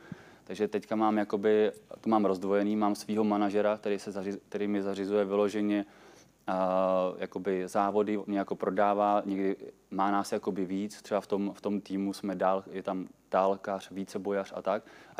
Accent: Vysočina Region, Czechia; tam u nás na Vysočině

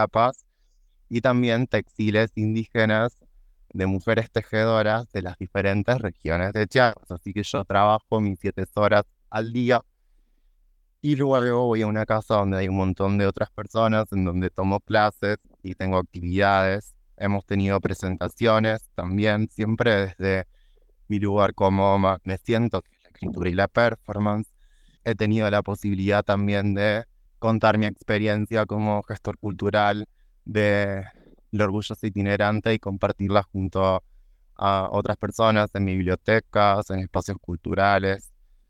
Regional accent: Argentina; en donde la estructura social es también totalmente distinta a la nuestra como argentinos

